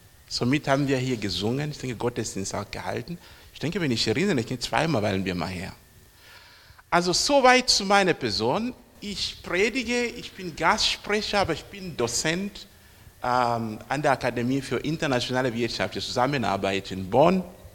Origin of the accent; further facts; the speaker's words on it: Zambia; moved away as an adult; now in Germany; Ich stamme ursprünglich aus Sambia. Ich bin seit 85 hier in Deutschland. Ich kam hier zum Studium.